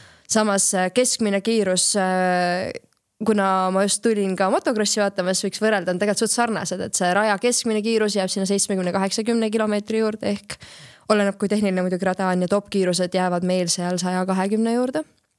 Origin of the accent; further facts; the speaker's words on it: Pärnu, Pärnu County, Estonia; meil Eestis, näiteks ka kuna ma olen Pärnus pärit